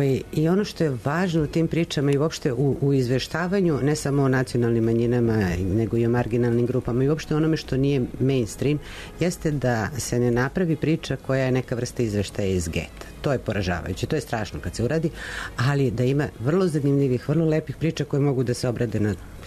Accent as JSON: {"language": "Serbian", "town": "Pazova", "region": "Vojvodina", "country": "Serbia", "tie": "born or raised there", "said": "odrasla sam u Pazovi, dosta ljudi poznajem"}